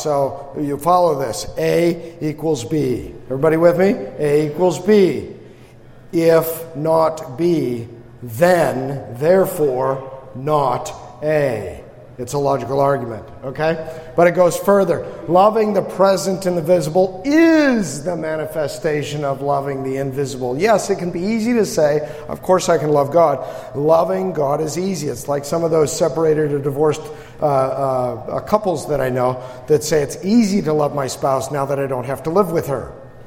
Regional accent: New York, United States; I am from New York, and we have in New York the Subway Superman.

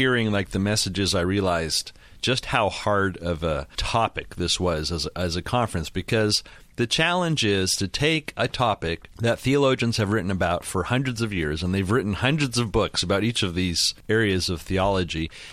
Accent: Texas, United States; we're from Texas, so we decided to postpone it and hold it in October

